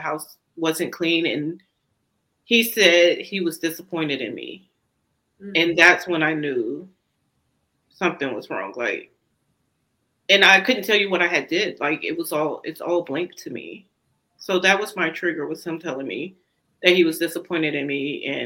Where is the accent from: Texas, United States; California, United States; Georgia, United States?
Texas, United States; Dallas; Memorial Day, we're from Dallas.